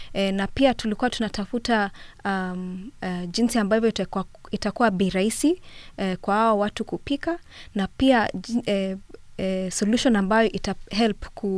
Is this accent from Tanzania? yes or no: no; Kenya; now in Nairobi, Kenya; Mimi ni Mkenya, nimetoka katika nchi ya Kenya. Naishi Nairobi